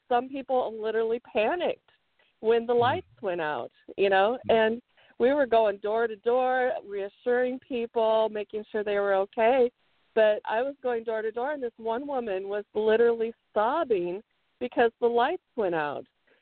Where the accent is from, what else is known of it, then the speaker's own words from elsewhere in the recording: Iowa, United States; Yeah, I grew up in Iowa on a farm in Iowa.